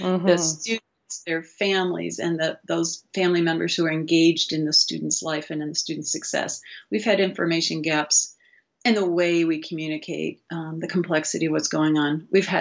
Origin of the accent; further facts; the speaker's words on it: Madison, Wisconsin, United States; was a PhD in education from the University of Wisconsin in Madison, which is my hometown.